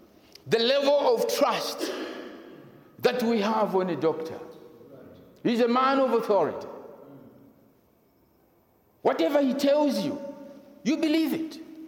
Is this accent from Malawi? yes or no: yes; Malawi; I remember in the year 1987, in my home country, I personally had arthritis and was met with three physicians, Dr. Meshek from Egypt, Dr. Friend from London, and Jack Wirima from Malawi, one of the best doctors we have in Malawi.